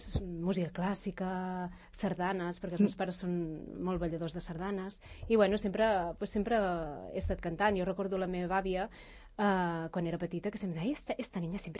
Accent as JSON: {"language": "Catalan", "town": "Girona", "region": "Catalonia", "country": "Spain", "said": "que venien de Girona, jo sóc de Girona."}